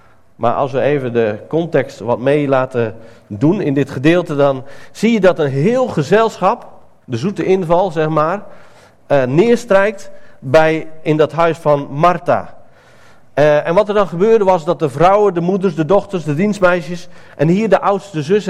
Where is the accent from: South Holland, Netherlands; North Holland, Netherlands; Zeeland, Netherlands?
Zeeland, Netherlands; ik kom zelf uit Zeeland.